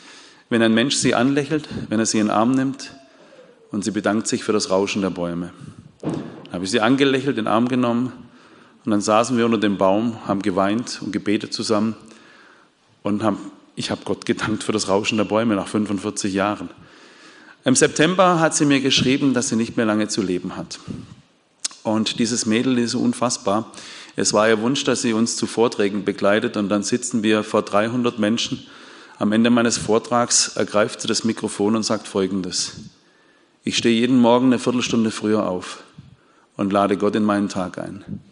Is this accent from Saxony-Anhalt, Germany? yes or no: no; Bopfingen, Baden-Württemberg, Germany; ich komme aus Bopfingen, ja, ist am Rande der Schwäbischen Alb, am Rande vom Ries.